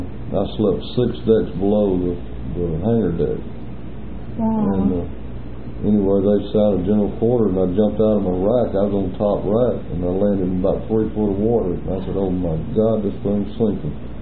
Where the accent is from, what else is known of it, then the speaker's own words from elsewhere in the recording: Alabama, United States; the blacks always call me … because I was from Alabama.